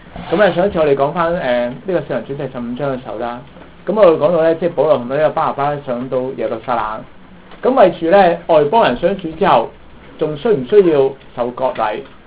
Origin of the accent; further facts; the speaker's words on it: China; 我都覺得幾醜嘅，即係我身為中國人咧